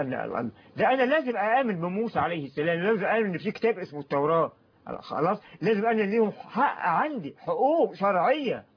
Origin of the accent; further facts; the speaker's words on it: Egypt; عندنا في مصر، عندنا في مصر ما اظن ان هناك قانون يسمح في مصر بان تسب الاسلام